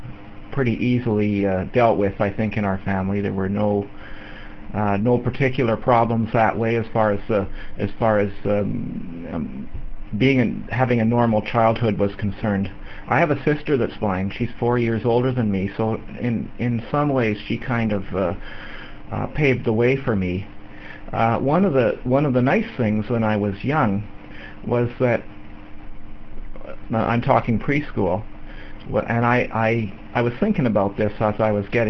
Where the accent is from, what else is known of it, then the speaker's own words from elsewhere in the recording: Edmonton, Alberta, Canada; I was born in Edmonton, Alberta. Lived my entire life in Canada. I am Canadian, and I had the usual kind of upbringing, I guess you could say.